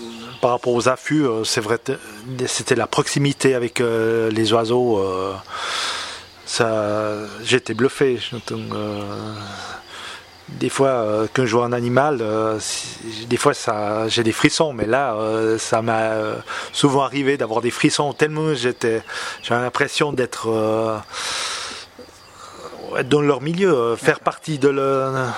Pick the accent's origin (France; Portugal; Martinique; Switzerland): Switzerland; C'est vrai que chez nous en Suisse, c'est...